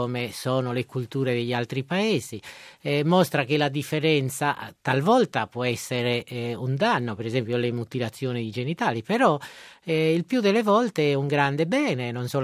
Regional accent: Sardinia, Italy; anche se io sono uno sardo.

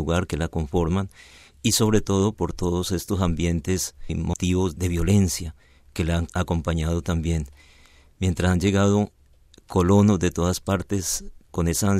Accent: Caquetá, Colombia; Vengo de un territorio de Colombia que es el Caquetá, un territorio muy especial de muchos contrastes.

